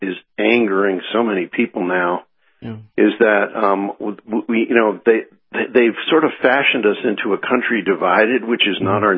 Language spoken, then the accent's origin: English; Boston, Massachusetts, United States; I grew up in Boston, went to Harvard and did my residency at the Massachusetts General Hospital